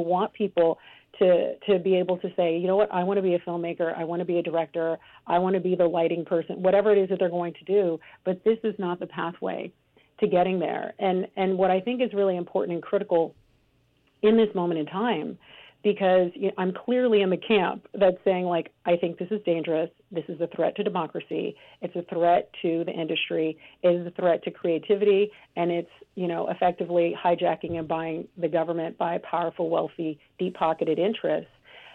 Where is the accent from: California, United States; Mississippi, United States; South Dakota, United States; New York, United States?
California, United States; I alluded to before that I'm from California.